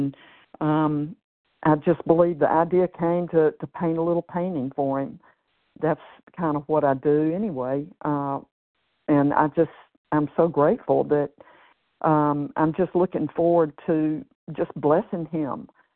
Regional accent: Tennessee, United States; I'm from Tennessee, and this paragraph is so timely

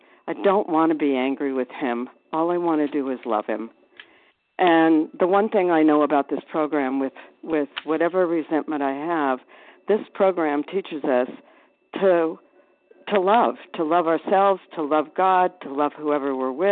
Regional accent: Anthem, Arizona, United States; I am from Anthem, Arizona, and I guess I can be heard.

